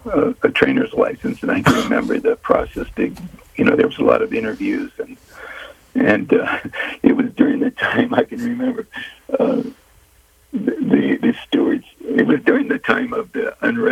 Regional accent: Burbank, California, United States; I grew up in Burbank, Glendale area of California

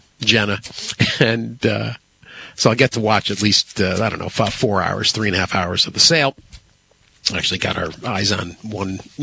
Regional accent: New York, United States; now technically we're out-of-state because, you know, we're from New York, but we're Washington County.

